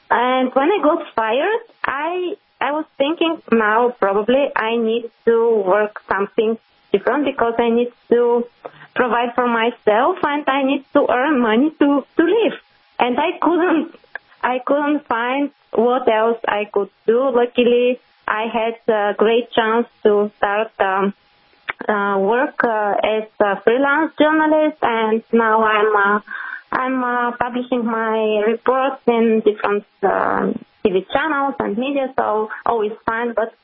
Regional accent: Sofia, Sofia City, Bulgaria; No, I'm from Sofia. This is the capital of Bulgaria.

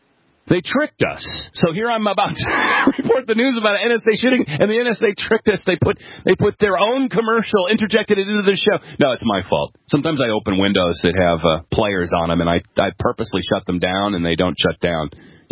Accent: Atlanta, Georgia, United States; this time in my hometown of Atlanta, Georgia.

